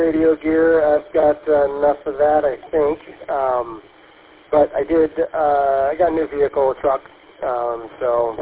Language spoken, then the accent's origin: English; Washington, United States; Yeah, I was born and raised up here in Washington, just moved in the southwest corner of Washington specifically